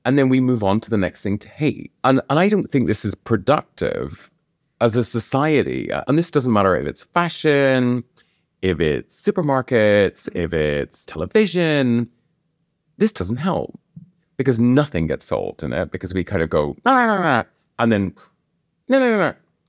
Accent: Northern Ireland, United Kingdom; And I'm not a religious person at all. And I grew up in Northern Ireland, so it's all about religion.

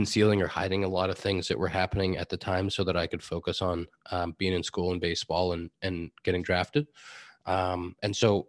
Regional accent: Pittsburgh, Pennsylvania, United States; also born or lived in West Chester; Yeah, it's actually so I was born in Westchester in Philly area. So my mom was at UPenn at the time getting her PhD. And then we moved to Pittsburgh.

